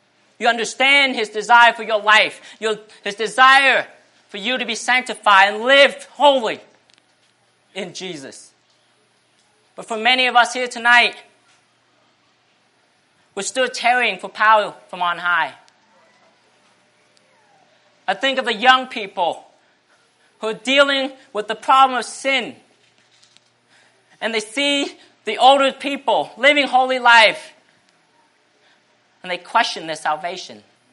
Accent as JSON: {"language": "English", "town": "Portland", "region": "Oregon", "country": "United States", "said": "from Portland, Oregon."}